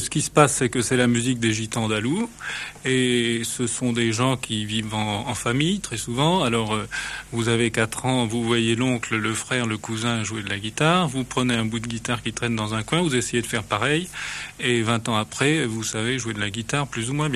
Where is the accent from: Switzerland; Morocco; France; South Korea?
Morocco; J'ai passé toute mon enfance au Maroc, c'est-à-dire que donc je suis français et en même temps j'ai des attaches dans les pays orientaux, si on peut dire.